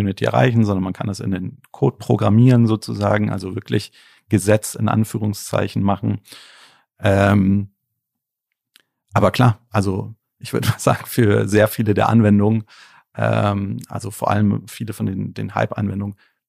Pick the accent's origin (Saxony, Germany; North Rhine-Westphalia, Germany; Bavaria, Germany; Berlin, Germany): Berlin, Germany; born there; ich bin ja Berliner, auch in Berlin geboren